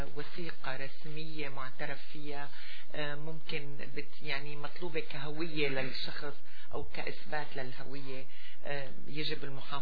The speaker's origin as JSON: {"language": "Arabic", "country": "Syria", "said": "لا نحن بنفتخر انه نحن سوريين"}